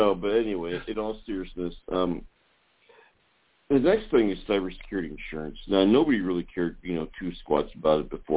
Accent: West Lafayette, Indiana, United States; my dad was a professor at Purdue, and I'm actually from West Lafayette.

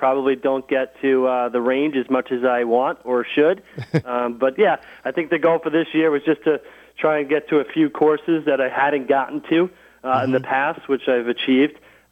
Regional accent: Hempstead, New York, United States; But growing up in Hempstead, I was always going over to Eisenhower, so definitely have a nice spot for that place as well.

